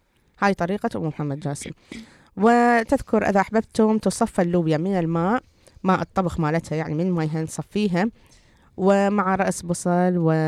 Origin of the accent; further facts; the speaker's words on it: Iraq; الشوربات المتعددة اللي تعرف بالآش والشلة، وعندنا بالعراق.